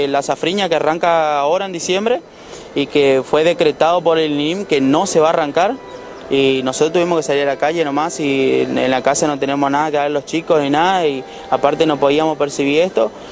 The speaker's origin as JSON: {"language": "Spanish", "town": "Oberá", "region": "Misiones", "country": "Argentina", "said": "somos 14.000 tareferos en la provincia de Misiones, 6.500 somos de Oberá"}